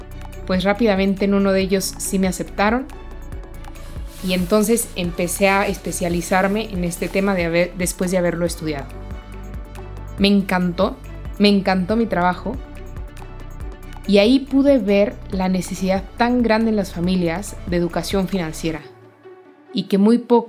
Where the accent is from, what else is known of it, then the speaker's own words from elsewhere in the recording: Mexico; soy mexicana, tengo 32 años